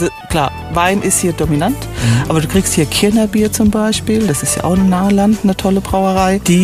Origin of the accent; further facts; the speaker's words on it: Rhineland-Palatinate, Germany; Ja, das gibt es hier auch bei uns in der Pfalz. Also wir sind ja eigentlich Hunsrück und Pfalz, so ein bisschen gemischt.